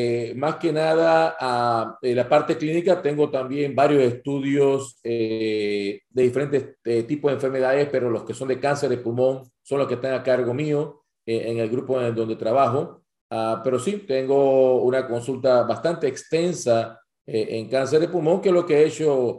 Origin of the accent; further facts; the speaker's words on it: Panama; moved away as an adult; now in United States; en mi país natal, que es Panamá, quería hacer mi carrera de hematólogo en Panamá.